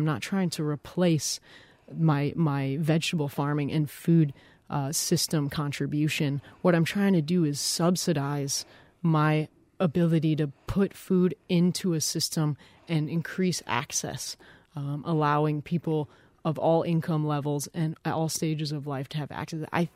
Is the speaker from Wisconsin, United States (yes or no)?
yes; Minocqua, Wisconsin, United States; I'm actually from Minocqua, so I do know Rhinelander's weather